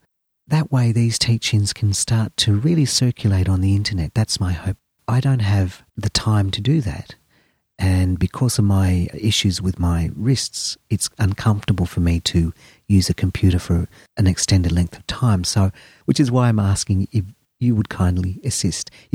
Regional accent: Australia; from Australia.

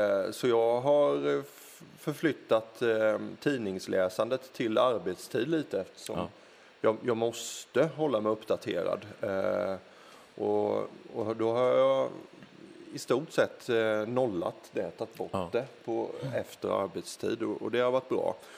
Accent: Sweden; Jag har tre barn hemma och som en svensk normalfamilj idag

